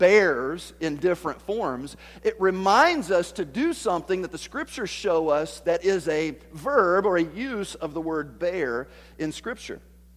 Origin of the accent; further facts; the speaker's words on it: Tennessee, United States; I am not going to pretend to be an English scholar. I'm from Tennessee, all right?